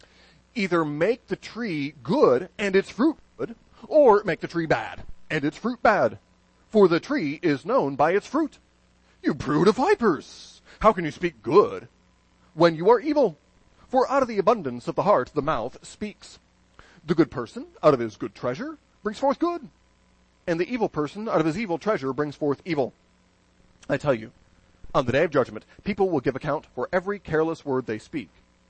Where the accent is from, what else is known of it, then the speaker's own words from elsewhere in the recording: Jackson, Michigan, United States; I grew up in Jackson, Michigan, and our paper was the Jackson Citizen Patriot.